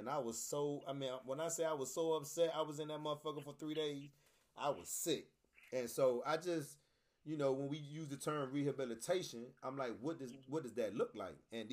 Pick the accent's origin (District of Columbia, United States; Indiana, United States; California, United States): District of Columbia, United States; Washington; You grew up uptown. I grew up on the South Side.